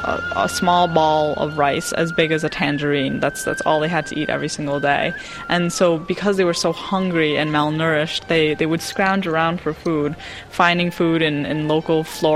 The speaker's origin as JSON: {"language": "English", "country": "Vietnam", "tie": "born or raised there", "said": "When I was growing up in Vietnam, I definitely don't remember him telling us any stories."}